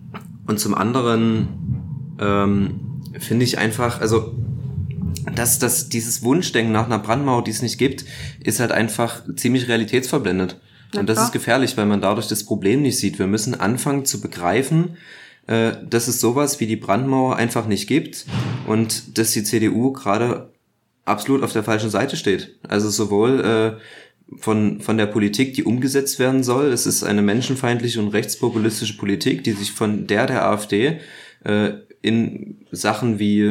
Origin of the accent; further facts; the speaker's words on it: Coswig, Germany; Coswig, die Stadt, wo ich groß geworden bin, wo ich zur Schule gegangen bin, wo ich quasi das erste Mal angefangen habe, mich so gesellschaftlich zu engagieren.